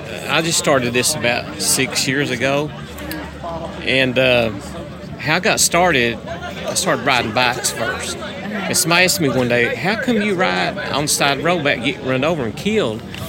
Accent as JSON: {"language": "English", "town": "Pineville", "country": "United States", "tie": "born there", "said": "I was born in Pineville over here at the hospital"}